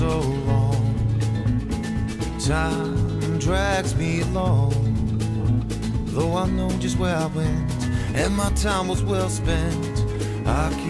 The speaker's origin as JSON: {"language": "Swedish", "town": "Stockholm", "region": "Stockholm County", "country": "Sweden", "tie": "born there", "said": "Jag föddes på Södersjukhuset i Stockholm en måndag den 7 mars 1988."}